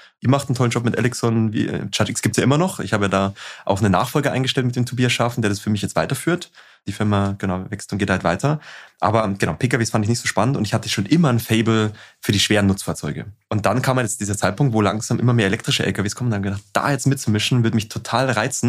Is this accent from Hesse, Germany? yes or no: no; Bavaria, Germany; ich komme ja aus Südosten von Bayern